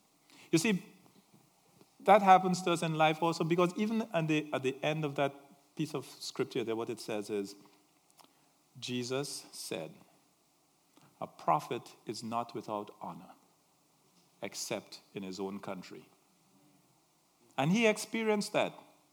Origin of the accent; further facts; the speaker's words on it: Santa Cruz, San Juan–Laventille, Trinidad & Tobago; I'm from Cantaro Village, Santa Cruz, in this small spot on the earth called Trinidad, which happens to be the center of the universe anyway, right?